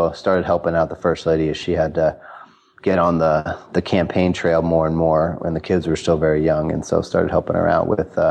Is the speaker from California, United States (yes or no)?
no; Chicago, Illinois, United States; So we're both from Hyde Park. And Hyde Park is on the south side of Chicago, where the University of Chicago is.